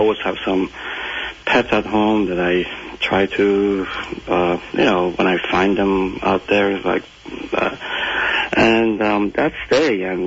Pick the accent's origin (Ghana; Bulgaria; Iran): Iran; life was not bad. I mean, it was a very civilized, industrial country in the beginning, and very educated people with good education.